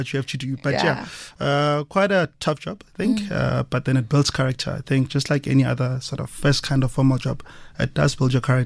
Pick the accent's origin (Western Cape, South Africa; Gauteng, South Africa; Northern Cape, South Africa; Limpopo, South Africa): Gauteng, South Africa; Tembisa; Mm-hmm. I'm a boy from Tembisa.